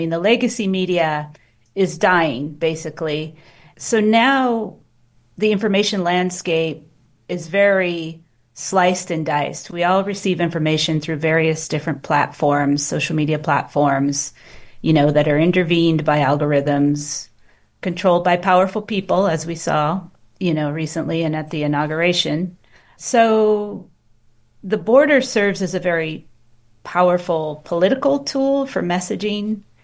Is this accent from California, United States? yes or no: yes; San Diego, California, United States; having grown up at the border, I mean, I grew up in San Diego, that the border is almost 2,000 miles long.